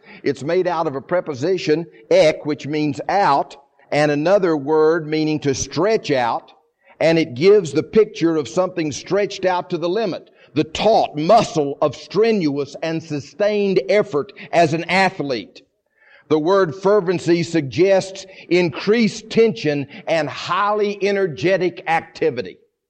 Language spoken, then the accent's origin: English; the South, United States; and I'm a Southerner by birth, choice, and conviction.